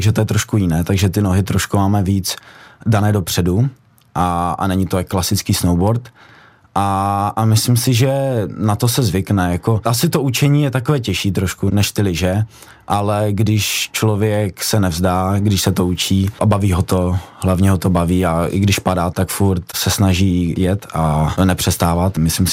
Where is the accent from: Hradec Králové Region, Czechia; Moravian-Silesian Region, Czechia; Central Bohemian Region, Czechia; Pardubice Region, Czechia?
Moravian-Silesian Region, Czechia; Ostrava; Já jsem z Ostravy, takže v Beskydech hodně, no, jsme jezdili.